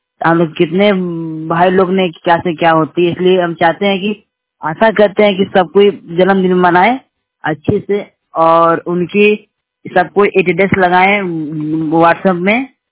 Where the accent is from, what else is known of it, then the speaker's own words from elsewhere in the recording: Dhanbad, Jharkhand, India; मैं धनबाद के रहने वाला हूँ